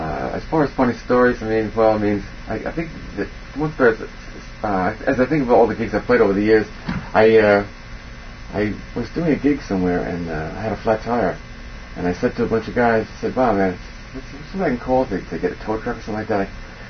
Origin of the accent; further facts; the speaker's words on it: New York, United States; Well, as a kid growing up in New York, the guitar was a popular instrument